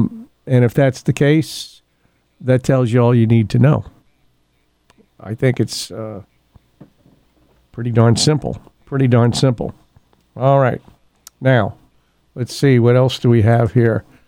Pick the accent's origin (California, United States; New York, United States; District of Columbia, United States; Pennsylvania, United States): New York, United States; now in Kentucky, United States; when we moved from New York to Kentucky, one of the hardest things to do was find a good slice of pizza in Kentucky.